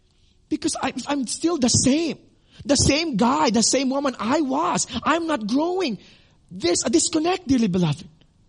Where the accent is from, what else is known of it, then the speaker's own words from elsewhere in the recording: Iloilo City, Western Visayas, Philippines; I once visited an old woman in my hometown in Iloilo City.